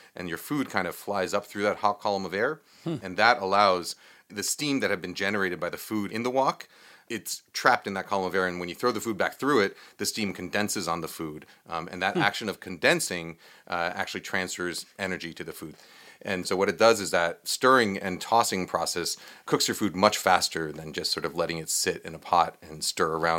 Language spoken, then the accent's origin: English; New York, United States; born or raised there